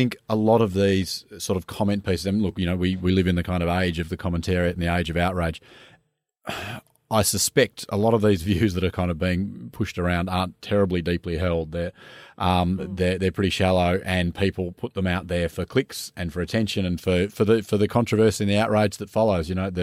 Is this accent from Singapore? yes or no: yes; Singapore; born there; but I was born in Singapore